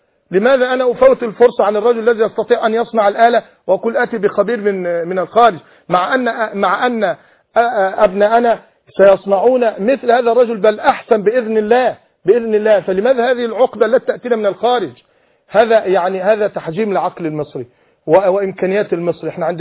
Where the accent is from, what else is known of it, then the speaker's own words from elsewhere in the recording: Egypt; وانا كمصري